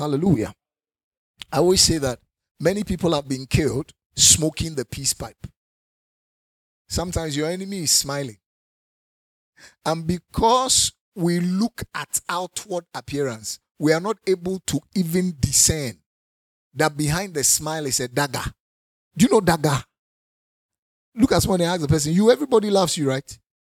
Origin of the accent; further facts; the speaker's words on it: Ghana; You know, I'm not from any other African country. I'm from Ghana. So I know Ghanaians because I'm a Ghanaian.